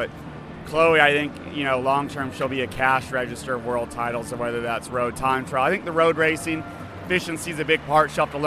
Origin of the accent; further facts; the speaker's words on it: Indiana, United States; She grew up in the same state that I grew up in America. It's Indiana, and it's really a blue-collar state.